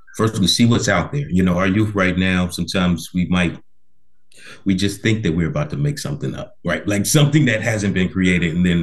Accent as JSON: {"language": "English", "town": "Chicago", "region": "Illinois", "country": "United States", "said": "but I'm from Chicago. That was happening to me 30 years ago, right?"}